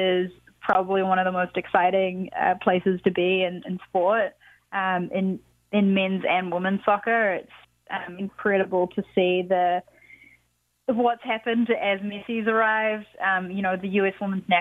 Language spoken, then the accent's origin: English; New Zealand; And in New Zealand, in my home country, you know, friends and family members that have never been interested in soccer before are watching